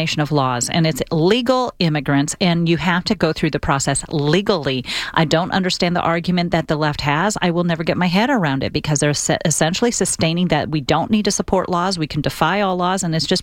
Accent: California, United States; I'm actually from California. My parents still live there.

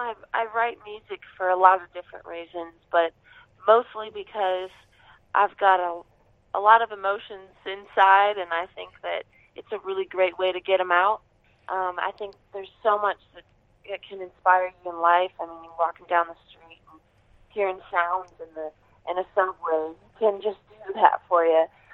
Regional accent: Detroit, Michigan, United States; that I really feel is connected to my hometown of Detroit, Michigan.

